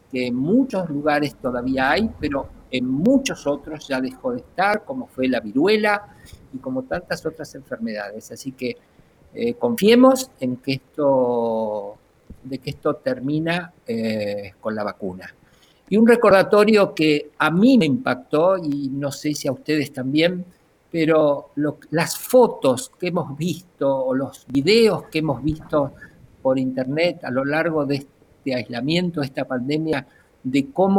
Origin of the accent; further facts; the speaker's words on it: Argentina; esos son los síntomas que por lo menos más yo he visto acá en mi país, ¿no? En Argentina